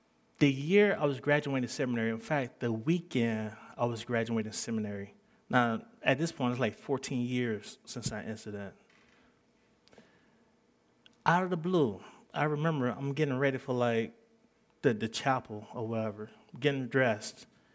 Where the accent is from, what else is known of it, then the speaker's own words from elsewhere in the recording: Alabama, United States; moved away as an adult; now in Dallas, United States; Alabama is like 9 hours. My hometown is 9 hours from Dallas.